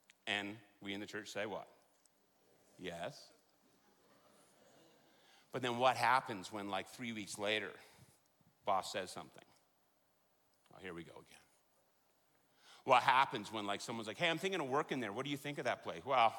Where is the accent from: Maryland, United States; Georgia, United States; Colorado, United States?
Colorado, United States; we're from Colorado, that's not a mountain.